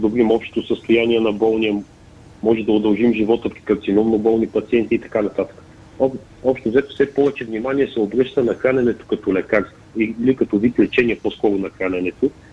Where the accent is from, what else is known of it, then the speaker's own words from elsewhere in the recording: Pleven, Pleven Province, Bulgaria; Не, първо защото съм от Плевен.